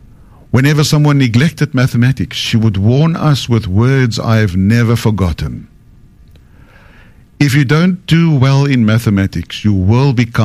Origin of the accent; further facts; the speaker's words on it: South Africa; For boys growing up in South Africa during the 1980s, they carried a fear that none of us could quite name.